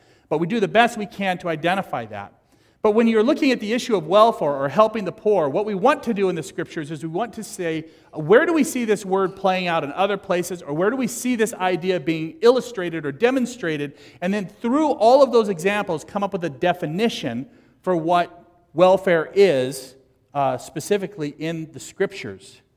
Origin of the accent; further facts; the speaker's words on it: Fresno, California, United States; I grew up in California. Everyone has this like Hollywood kind of image. I grew up in the San Joaquin Valley